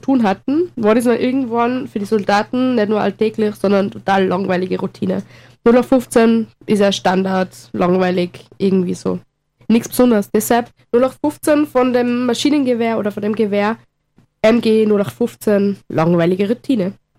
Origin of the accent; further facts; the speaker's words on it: Tyrol, Austria; Baras sagt man bei uns in Tirol scheinbar nur, ich weiß es nicht.